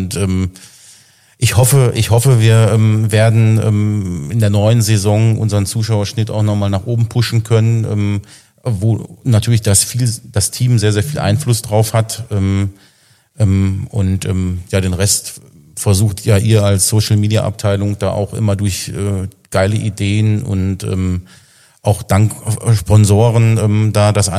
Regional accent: Moers, North Rhine-Westphalia, Germany; wir kommen ja aus Mörs beide

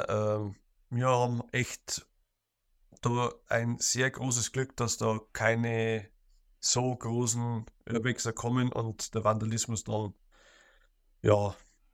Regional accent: Bavaria, Germany; ich komme ja wie gesagt aus der Oberpfalz und nähe Regensburg

